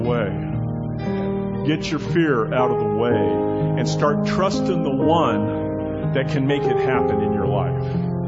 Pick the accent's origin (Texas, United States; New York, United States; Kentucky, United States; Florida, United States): Florida, United States; And I grew up in Florida, and that's y'all's the only thing I got from there, you know. I don't have an accent. I just have y'all.